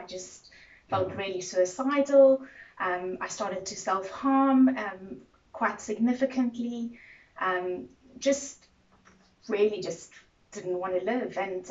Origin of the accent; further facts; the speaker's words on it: Cape Town, Western Cape, South Africa; I obviously come from South Africa, I come from Cape Town